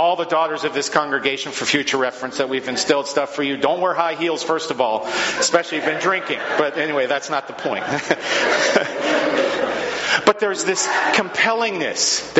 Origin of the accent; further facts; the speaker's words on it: Camino Island, Washington, United States; I was talking with a friend who's at Seattle University, and I grew up with him on Camino Island.